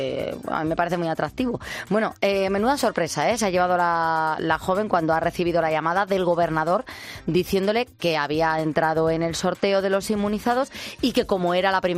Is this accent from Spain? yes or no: yes; Extremadura, Spain; una buena chanfaina de mi tierra, de Extremadura.